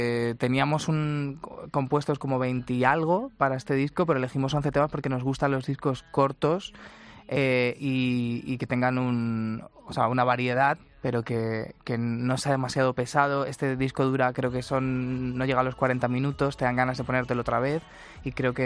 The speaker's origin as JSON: {"language": "Spanish", "town": "Talavera de la Reina", "region": "Castilla-La Mancha", "country": "Spain", "lives_now": "Madrid, Spain", "said": "yo soy de Toledo, de Tabla de la Reina"}